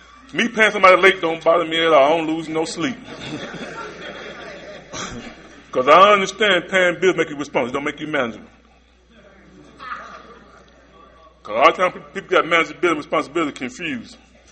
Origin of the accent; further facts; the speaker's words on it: Goldsboro, North Carolina, United States; born and raised in North Carolina. So a lot of y'all from D.C. might know about Goldsboro, North Carolina, a little small town. That's where I'm from. My grandmama raised me